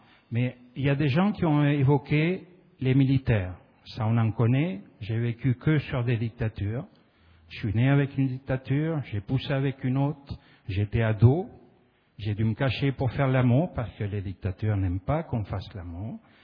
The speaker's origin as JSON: {"language": "French", "country": "Argentina", "said": "je viens d'Argentine"}